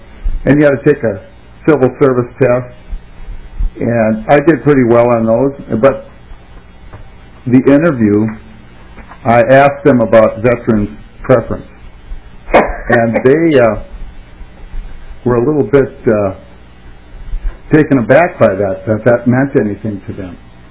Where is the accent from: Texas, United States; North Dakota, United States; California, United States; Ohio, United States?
North Dakota, United States; moved away as an adult; I came back, went back to college, got my degrees, and came down to the Twin Cities. I was from North Dakota because there wasn't any jobs there.